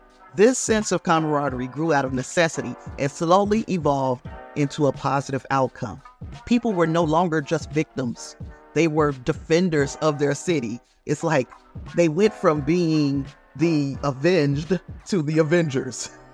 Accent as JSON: {"language": "English", "town": "Gary", "region": "Indiana", "country": "United States", "said": "Look, I'm from Gary, Indiana."}